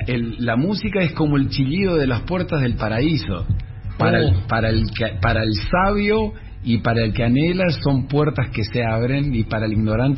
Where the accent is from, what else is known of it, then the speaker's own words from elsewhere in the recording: Misiones, Argentina; Yo no me siento ucraniano para nada, yo me siento argentino 100% de la tierra colorada